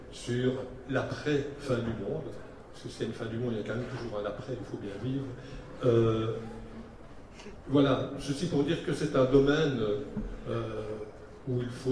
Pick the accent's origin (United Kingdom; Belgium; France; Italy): Belgium; on a un gourou de l'apocalypse en Belgique, je suis belge